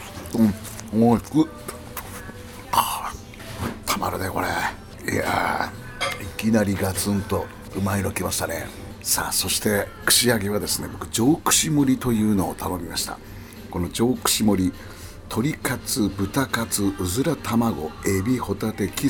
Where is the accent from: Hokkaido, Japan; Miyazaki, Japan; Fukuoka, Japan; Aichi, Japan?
Fukuoka, Japan; Mojiko; 僕のふるさとの門司港行きのプレートもあります。